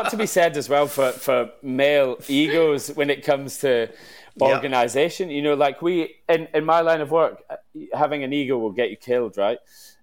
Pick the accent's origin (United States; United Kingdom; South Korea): United Kingdom; Kilwinning, Scotland; now in England; West coast of Scotland, so Kilwinning in Ayrshire.